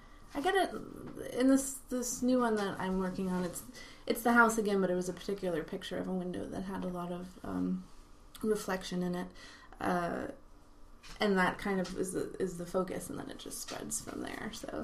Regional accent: New York, United States; also born or lived in Massachusetts; Yeah, I grew up in New York. I grew up upstate a little bit.

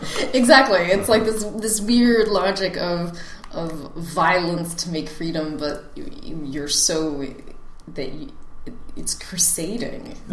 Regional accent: Pennsylvania, United States; I grew up outside of Philadelphia.

